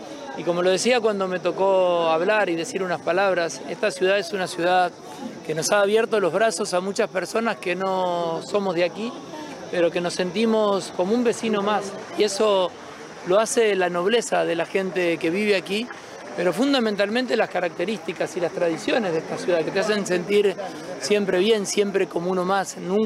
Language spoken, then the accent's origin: Spanish; Santa Fe, Argentina; que es lo que somos los santafesinos y en este caso los habitantes de la capital provincial.